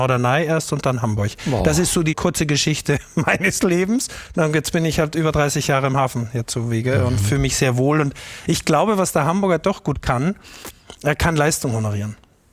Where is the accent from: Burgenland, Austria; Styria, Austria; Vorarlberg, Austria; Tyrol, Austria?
Styria, Austria; jetzt sind wir beide aus dem gleichen Bundesland quasi. Ich komme aus dem Ennstal, geboren aber in Freudsberg. Also ich bin habe schon die Wurzeln in der Südsteiermark so ein bisschen